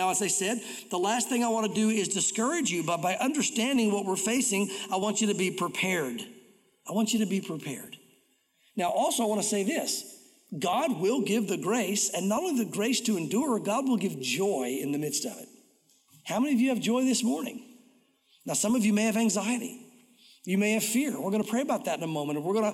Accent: United States; I just left. I'm an American. They probably wouldn't put me in jail.

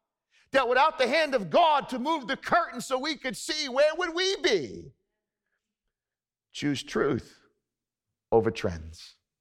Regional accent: United States; That's how I see it here as an American

